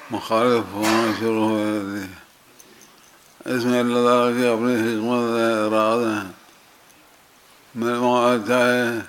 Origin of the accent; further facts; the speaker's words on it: Sialkot, Punjab, Pakistan; born there; چونکہ میں سیالکوٹ میں پیدا ہوا ہوں